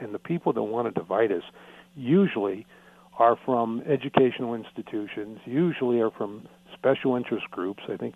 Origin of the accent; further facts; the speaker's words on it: California, United States; All my friends that are Hispanic, who I grew up with in Southern California